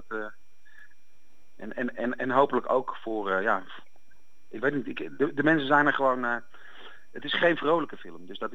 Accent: Utrecht, Netherlands; ik kom oorspronkelijk uit Utrecht.

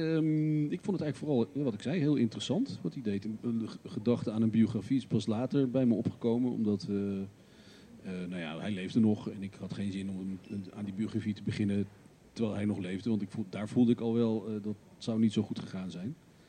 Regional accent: Haarlem, North Holland, Netherlands; En er waren alleen maar vrienden van mijn ouders, want ik kom uit Haarlem.

